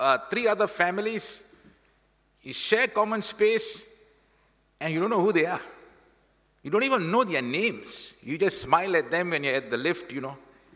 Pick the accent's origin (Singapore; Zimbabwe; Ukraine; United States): Singapore; Kampung Java; I was born and raised in Kampung Java. We had neighbors from the left to the right. Then we moved on to a 4-room flat in Toa Payoh.